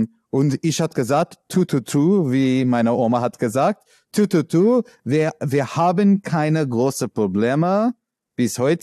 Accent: New York, United States; German is a second language; now in Berlin, Germany; Okay, ich komme aus New York, ja.

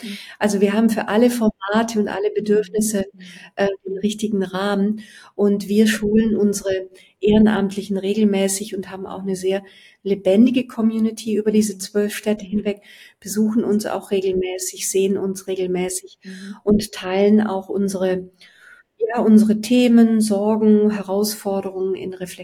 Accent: Rhineland, Germany; als Rheinländerin

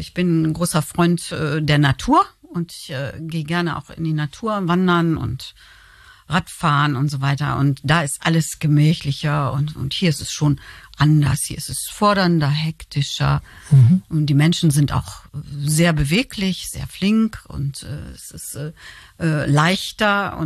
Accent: North Rhine-Westphalia, Germany; Ich bin sogar Hardcore-Westfälin, ich bin Ostwestfälin.

